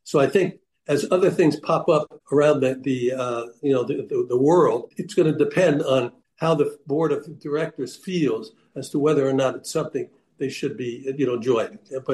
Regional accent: Reno, Nevada, United States; You know, I grew up in Reno, Nevada, and I can remember when people weren't looking, we would sneak into one of the casinos and put nickels in.

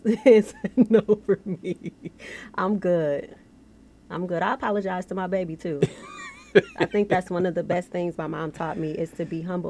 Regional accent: Minnesota, United States; also born or lived in Chicago, Illinois / Georgia; Minnesota, Chicago. I've lived in Georgia.

